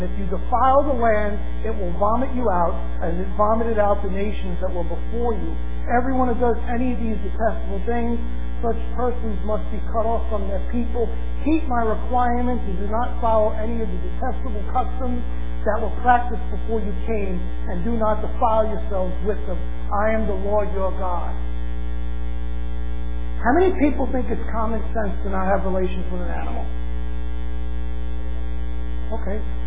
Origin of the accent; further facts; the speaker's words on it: New York, United States; You know, I grew up in New York. I know I'm not a nice guy at any time.